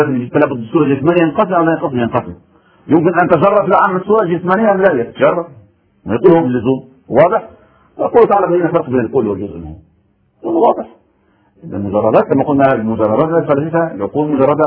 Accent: Egypt; انت انسان جزائري انا انسان مصري

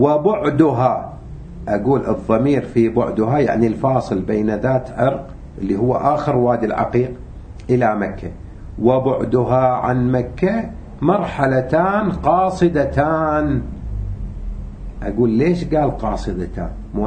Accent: Najaf, Najaf Governorate, Iraq; عندنا بالنجف خان الربع وبعدين خان النص

